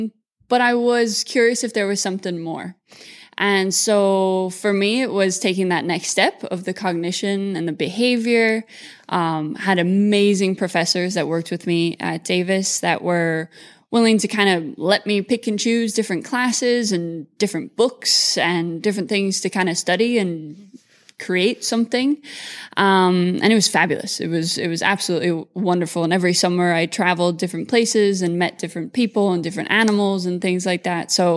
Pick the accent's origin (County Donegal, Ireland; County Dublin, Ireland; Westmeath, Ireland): Westmeath, Ireland; Mullingar; I am from Mullingar, Ireland.